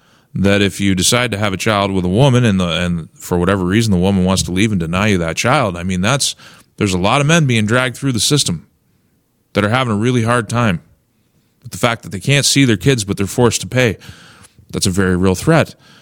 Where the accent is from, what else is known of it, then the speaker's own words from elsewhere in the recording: Canada; the envy that I have as a Canadian parent